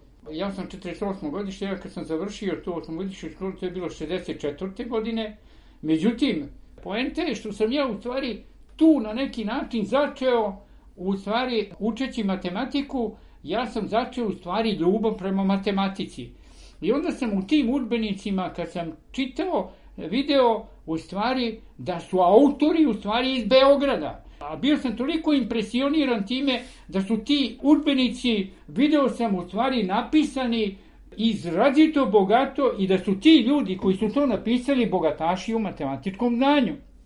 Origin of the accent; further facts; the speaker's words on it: Mateševo, Kolašin Municipality, Montenegro; Ja sam rođen na Mateševu kod Kolašina i to je nekih 5-6 kilometara od Kolašina.